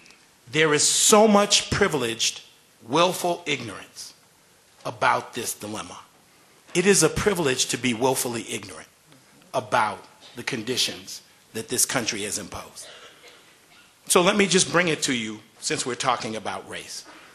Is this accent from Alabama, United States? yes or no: no; Louisiana, United States; also born or lived in Virginia; Like Ellen, I grew up in Louisiana, in Virginia, during Jim Crow.